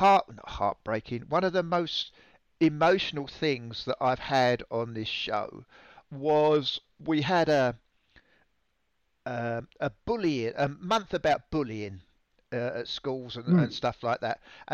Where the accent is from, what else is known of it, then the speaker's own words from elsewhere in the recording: England, United Kingdom; I was raised in England